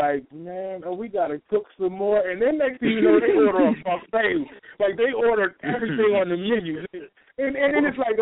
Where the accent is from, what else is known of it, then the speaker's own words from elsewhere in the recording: Connecticut, United States; I'm from Connecticut, but I'm a Minnesota Twins fan